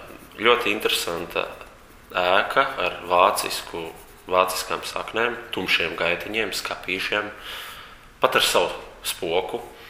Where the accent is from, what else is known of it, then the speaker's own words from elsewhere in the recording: Riga, Latvia; esmu no Rīgas.